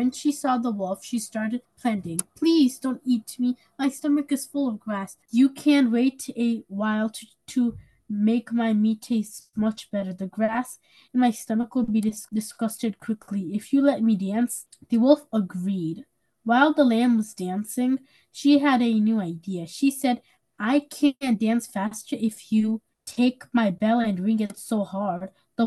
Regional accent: Hudson, New York, United States; I'm 10 years old, and I'm also from Hudson.

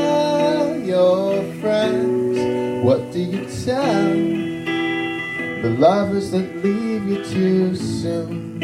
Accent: Michigan, United States; from Michigan. Came here just to jam for y'all.

